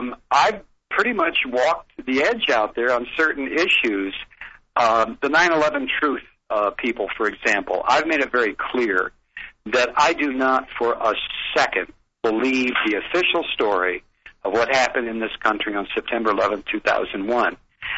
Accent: United States; because I'm an American, I love my country

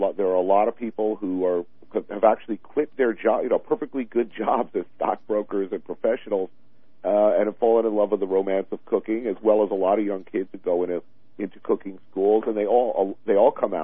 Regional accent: New York, United States

